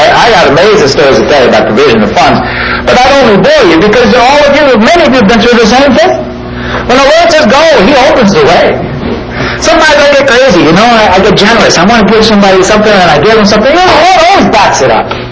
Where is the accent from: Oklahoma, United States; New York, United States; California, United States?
New York, United States; every Tuesday night in my hometown up there in New York, we rented out this big theater